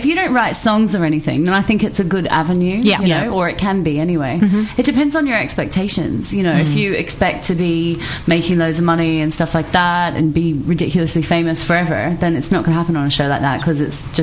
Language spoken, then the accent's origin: English; Brunei; I grew up in Brunei.